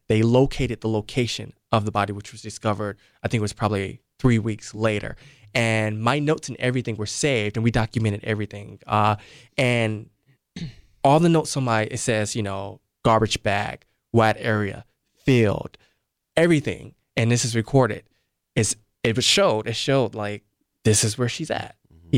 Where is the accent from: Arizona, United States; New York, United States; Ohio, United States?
Ohio, United States; Cleveland; I grew up in Cleveland, Ohio.